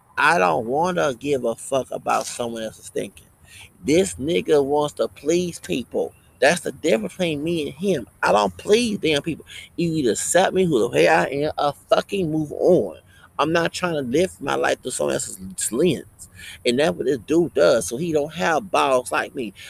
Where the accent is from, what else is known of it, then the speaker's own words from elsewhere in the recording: the South, United States; I don't know about the South. I'm from the South. I ain't from up North.